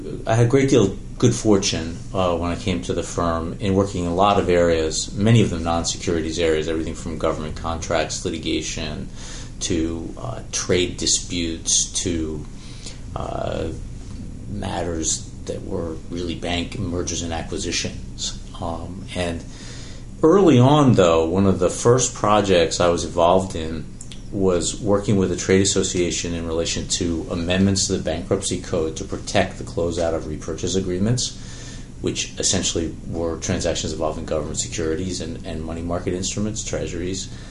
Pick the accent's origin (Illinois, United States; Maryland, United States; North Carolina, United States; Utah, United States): Maryland, United States; Baltimore; also born or lived in Boston; I grew up in the Baltimore area, having been born in Boston.